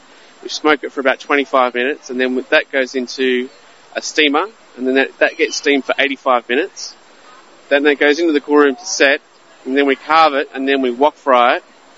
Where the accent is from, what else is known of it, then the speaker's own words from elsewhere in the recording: New South Wales, Australia; I'm from Australia originally, from Sydney and from the north coast of New South Wales. Grew up on a farm